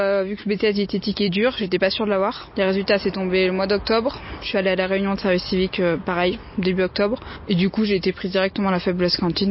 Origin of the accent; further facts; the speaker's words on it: Le Puy-en-Velay, Auvergne-Rhône-Alpes, France; now in Saint-Étienne, France; j'ai 22 ans, je vais avoir 23 ans cet été, et je viens du Puy-en-Velay. Je suis sur Saint-Étienne depuis 3 ans.